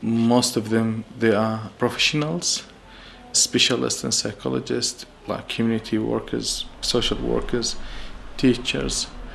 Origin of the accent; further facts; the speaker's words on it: Syria; now in Australia; I'm Syrian. I am from Syria. I've just came to Australia 5 years ago and I went to Turkey twice.